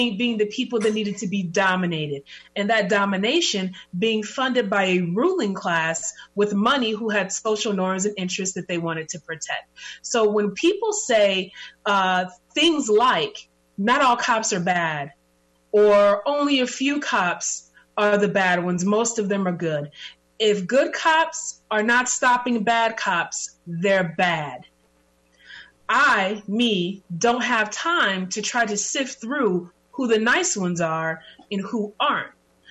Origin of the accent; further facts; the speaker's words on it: East Chicago, Indiana, United States; I'm from East Chicago, Indiana. Right next to East Chicago is Whiting.